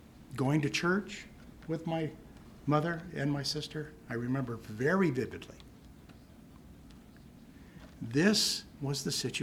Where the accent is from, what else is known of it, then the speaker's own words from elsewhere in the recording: Ireland; And I'm an Irishman. I'm not too bright.